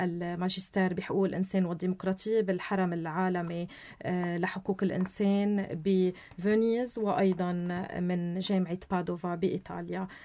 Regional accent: Lebanon; أنا لبنانية، أنا بترك لبنان وبرجع على لبنان، بحب لبنان، أنا أم أخت

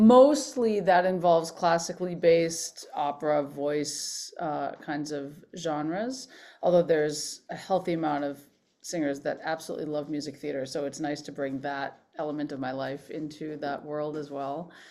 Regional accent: Boston, Massachusetts, United States; now in New York, United States; No, I'm from the Boston area originally. I grew up in Boston, and before I went to college, I was heavily involved in sort of New England Conservatory's preparatory program

